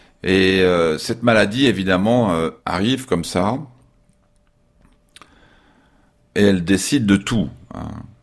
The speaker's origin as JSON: {"language": "French", "town": "Nancy", "region": "Grand Est", "country": "France", "tie": "born there", "said": "né le 29 mai 1955 à Nancy."}